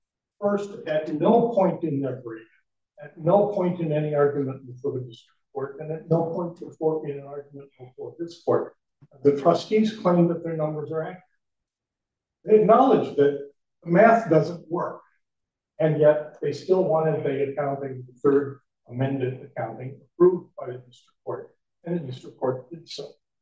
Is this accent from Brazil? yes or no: no; Mankato, Minnesota, United States; I'm an attorney from Mankato, Minnesota